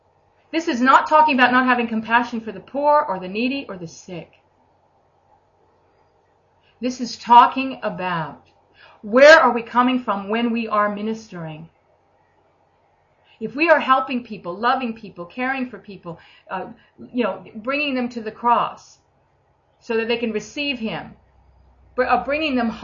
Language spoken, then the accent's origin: English; United States; And I know I'm American as well. So that can go against me and go for me, depending on who I meet.